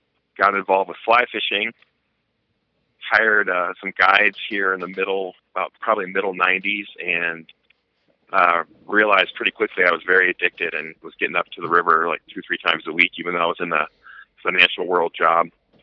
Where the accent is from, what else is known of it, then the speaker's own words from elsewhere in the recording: Ohio, United States; now in Denver, United States; And I grew up in the Midwest in Ohio, chasing species around there